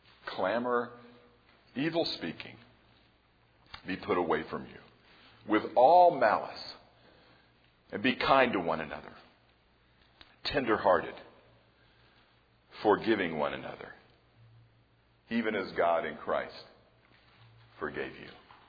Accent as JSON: {"language": "English", "town": "Tampa", "region": "Florida", "country": "United States", "tie": "born or raised there", "said": "because that certainly was one of the greatest facets of growing up in Tampa."}